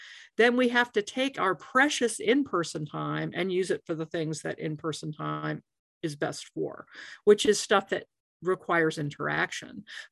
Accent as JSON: {"language": "English", "town": "Washington", "region": "District of Columbia", "country": "United States", "tie": "born or raised there", "said": "It's also DC's my hometown, so it's always fun for me to go back there."}